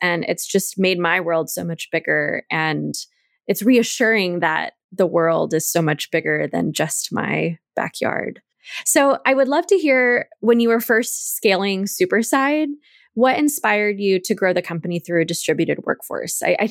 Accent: Texas, United States; I'm in America and I'm from Texas. I've lived in Texas my whole life

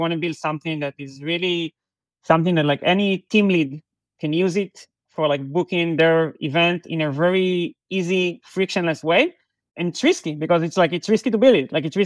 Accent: Israel; English is a second language; I think growing up in Israel

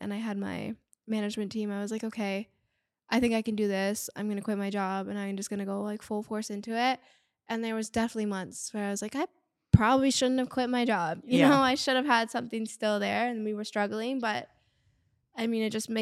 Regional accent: Canada; we're not making money specifically from TikTok because we're Canadian.

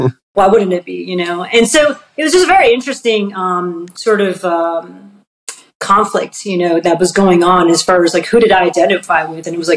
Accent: New Jersey, United States; also born or lived in New York City; But I was born in New York City, though. So I was born in New York City. Going into third grade, they decided, oh, let's move the family. Let's go to New Jersey.

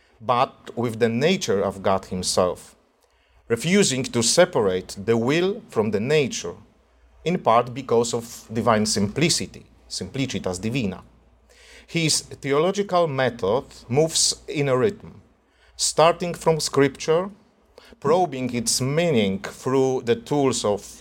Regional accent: Toruń, Kuyavian-Pomeranian Voivodeship, Poland; Imagine taking the US Capitol from Washington, D.C. and setting it down in the skyline of my hometown, Toruń.

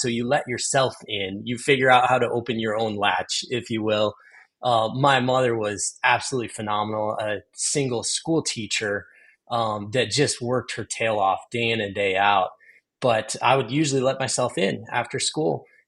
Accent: Michigan, United States; also born or lived in Ohio; now in Indiana, United States; I am a product of the Great Lakes through and through, born and raised in Michigan and Ohio, and then made my roots in Indiana.

